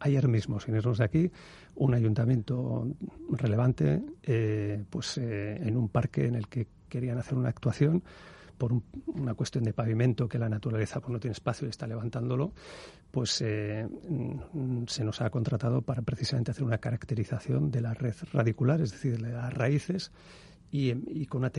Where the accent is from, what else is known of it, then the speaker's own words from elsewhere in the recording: Bilbao, Basque Country, Spain; yo soy de Bilbao